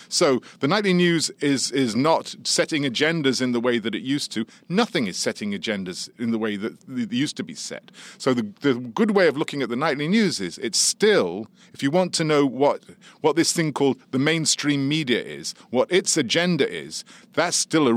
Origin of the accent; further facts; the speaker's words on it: England, United Kingdom; now in United States; I'm born and bred in England, and I fled to the Statue of Liberty in the mid 70s.